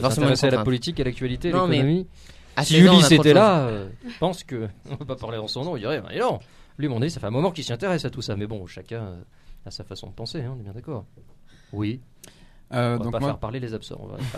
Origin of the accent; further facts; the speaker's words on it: France; comme on l'entend chez nous en France, c'est 21 ans seulement